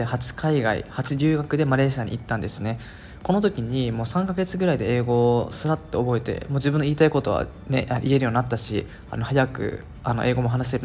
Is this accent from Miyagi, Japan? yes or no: no; Okinawa, Japan; 大学生だったんですけど、6年前とかですかね、神奈川にいた時みんな優しいんですよ。僕沖縄から来たので、